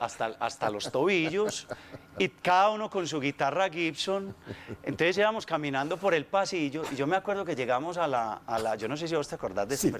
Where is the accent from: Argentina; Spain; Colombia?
Colombia; nosotros venimos de Colombia